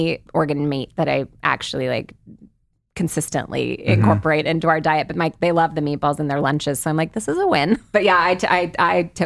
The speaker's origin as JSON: {"language": "English", "region": "California", "country": "United States", "tie": "born or raised there", "said": "Because I make a lot of things based on growing up in the Bay Area and getting to eat a lot of cuisines"}